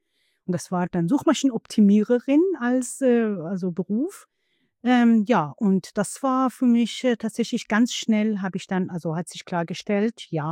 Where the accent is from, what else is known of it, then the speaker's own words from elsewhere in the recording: northern Iran, Iran; German is a second language; now in Germany; Also ich komme aus Nordiran, wo die Kaspische Meer ist.